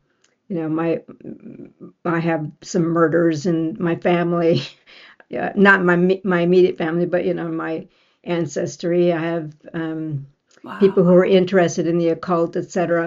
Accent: Michigan, United States; moved away as an adult; I was born in Michigan and I left there when I was 18 to hitchhike across the country.

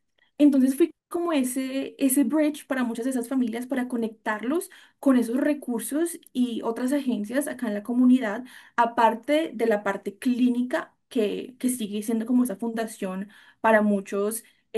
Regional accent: Villavicencio, Meta, Colombia; also born or lived in Bogotá; soy colombiana. Nací en Bogotá, pero me crié en una ciudad muy chiquitita en el sur de Colombia llamada Villavicencio.

